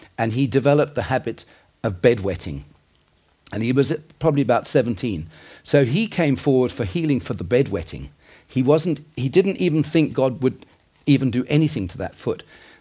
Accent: South Africa; Quite a few years ago in the 80s, I came over from South Africa for a holiday

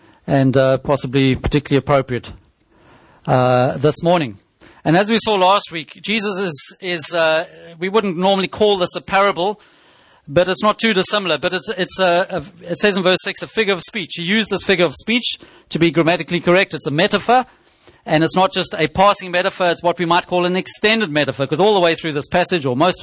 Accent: South Africa; now in United Kingdom; Growing up in South Africa

